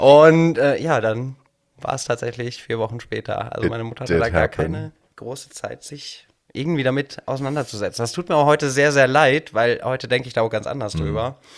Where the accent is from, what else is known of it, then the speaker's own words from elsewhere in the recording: Miltenberg, Bavaria, Germany; Ich komme gebürtig aus Miltenberg. Das ist in der Nähe, also zwischen Würzburg und Aschaffenburg. Die schönste Stadt Unterfrankens.